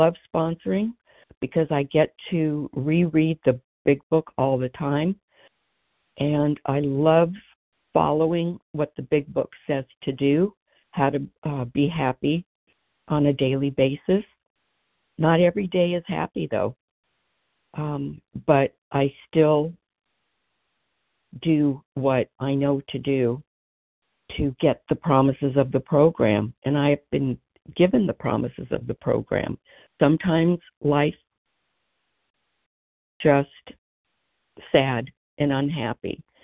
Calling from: Philadelphia, Pennsylvania, United States; from Philadelphia.

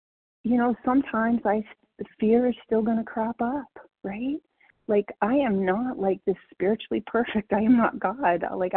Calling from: Colorado, United States; Good morning, everybody. … in Colorado.

